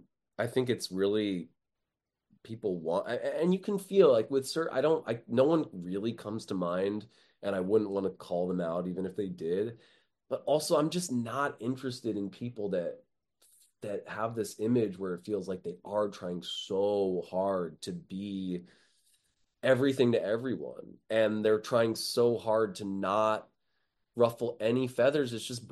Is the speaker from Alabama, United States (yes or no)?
no; New York City, New York, United States; I grew up in the West Village, so I don't really know where they want me to go. Like, I live in the East Village now.